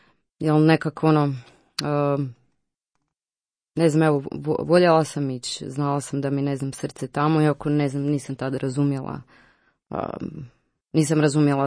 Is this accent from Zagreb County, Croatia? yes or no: yes; Zagreb, Zagreb County, Croatia; Ja sam iz Zagreba, odrasla sam tu, evo, blizu Radio Marije, u posljemenskoj zoni